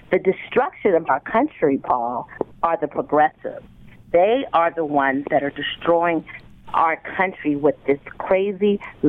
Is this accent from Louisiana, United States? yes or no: no; South Carolina, United States; I grew up in South Carolina, where I'm from. My area of Mount Corner and Hugie, we were black Republicans.